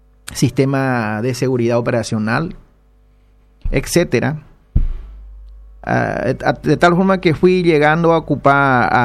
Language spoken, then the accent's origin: Spanish; Paraguay; Vengo a hablar como ciudadano paraguayo